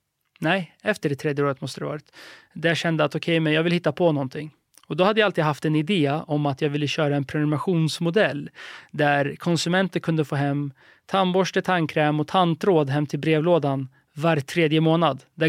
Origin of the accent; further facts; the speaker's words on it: Stockholm, Stockholm County, Sweden; Så hade min uppväxt på Söder, började på gymnasiet, gick på Östra Real, naturlinjen där.